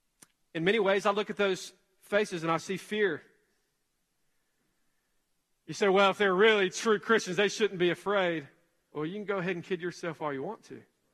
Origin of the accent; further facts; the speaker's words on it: the South, United States; Growing up in the Bible Belt, which I think we've lost the belt in America today. Not quite certain there is a such thing as a Bible Belt any longer. But growing up here in this particular region